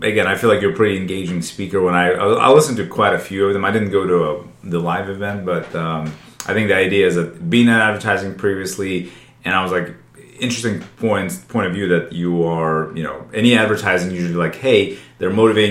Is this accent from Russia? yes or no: yes; Russia; also born or lived in Central Asia; I come from Russia